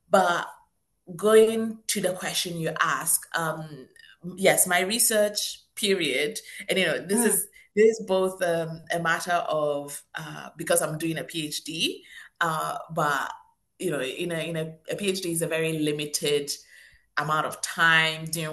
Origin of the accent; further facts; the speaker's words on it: Ghana; I am Ghanaian, which sometimes surprises people